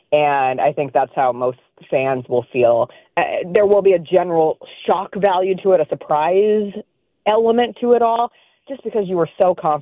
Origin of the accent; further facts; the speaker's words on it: Denver, Colorado, United States; Growing up in Denver, I am a Broncos fan.